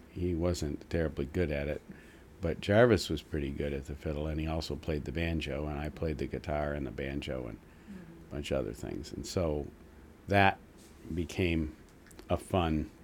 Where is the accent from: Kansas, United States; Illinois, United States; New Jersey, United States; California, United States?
Illinois, United States; Batavia; Batavia. Batavia is on the Fox River Valley between Elgin and Aurora. It's where Fermi Labs is, which is the accelerator, particle accelerator laboratory. Fermi Labs was not there when I was there.